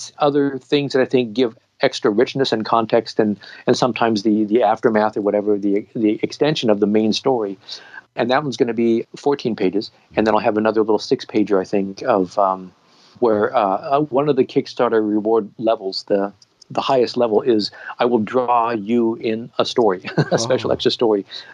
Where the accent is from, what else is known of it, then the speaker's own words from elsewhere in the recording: Portland, Oregon, United States; here in my hometown of Portland